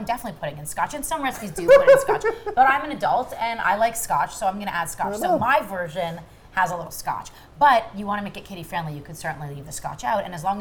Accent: Toronto, Ontario, Canada; Growing up in Toronto, there was a place from as far back as I can remember, probably middle school

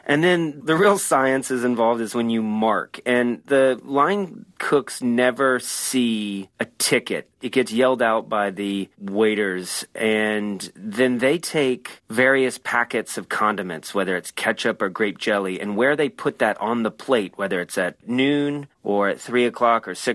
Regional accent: Atlanta, Georgia, United States; I've always had a love affair with the Waffle House growing up in Atlanta.

